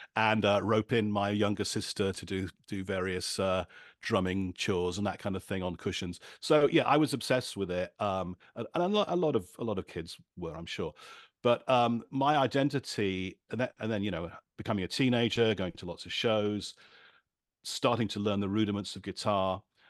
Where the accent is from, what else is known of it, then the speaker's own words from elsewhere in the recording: Birmingham, West Midlands, United Kingdom; also born or lived in Reading; I grew up in Birmingham in the middle of the UK